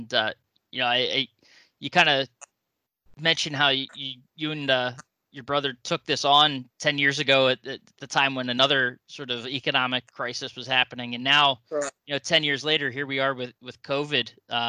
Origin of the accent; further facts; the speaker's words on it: Philadelphia, Pennsylvania, United States; So I'm from Philadelphia.